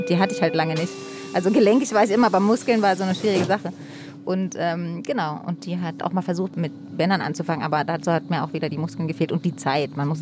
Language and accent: German; Berlin, Germany; ich bin in Mitte groß geworden, aber Mitte war damals ja noch was ganz anderes. Es war einfach hinter der Mauer und dann kurz nach der Mauer war es jetzt noch nicht so voll wie heute und auch irgendwie ganz anders.